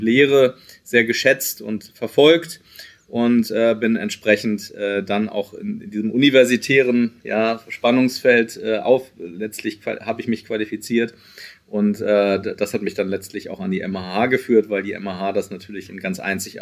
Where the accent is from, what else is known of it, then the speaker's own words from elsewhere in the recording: Berlin, Germany; ich komme ursprünglich aus Berlin, bin in Berlin geboren, aufgewachsen, zur Schule gegangen, habe dort auch studiert